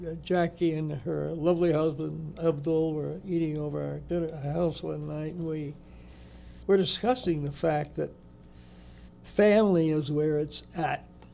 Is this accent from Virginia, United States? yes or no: yes; Virginia, United States; I'm a Southerner from the mountains of Virginia. I'm a hillbilly.